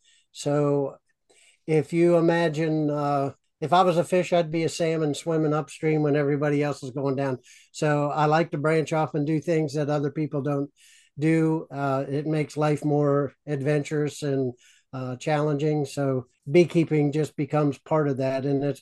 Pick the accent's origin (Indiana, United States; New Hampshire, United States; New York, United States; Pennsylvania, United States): Pennsylvania, United States; The bees on the farm, I grew up in Western Pennsylvania, the beehive was far away from any house.